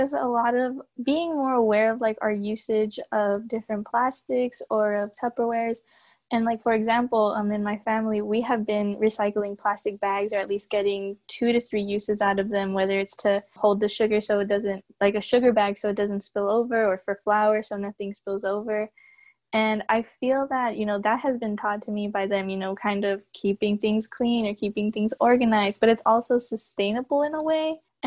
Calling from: Norwalk, California, United States; I'm calling in from Norwalk, California.

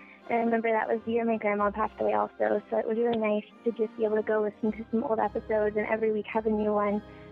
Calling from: New England, United States; I'm calling from New England.

